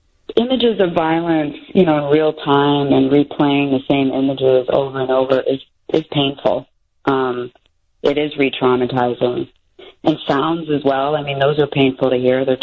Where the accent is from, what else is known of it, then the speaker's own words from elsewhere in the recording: Littleton, Colorado, United States; where are you from? even sometimes what high school did you go to. And I knew early on that as soon as I said Littleton, you know, they kind of look at you cross-eyed, like, how do I know that city?